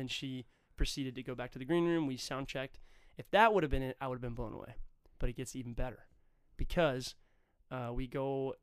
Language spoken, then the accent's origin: English; Hudson, Wisconsin, United States; in my hometown, Hudson, Wisconsin, Stillwater, Minnesota